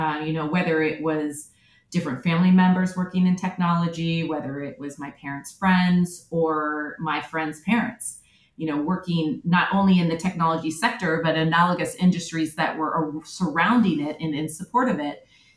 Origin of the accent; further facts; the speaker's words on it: California, United States; moved away as an adult; also born or lived in Charlottesville, United States / Australia; that there was a real power in creativity and design and communications that was lacking while I was growing up in the Silicon Valley.